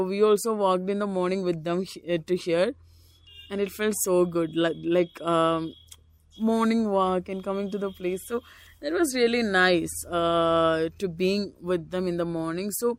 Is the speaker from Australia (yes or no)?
no; Kerala, India; and I'm coming from Kerala.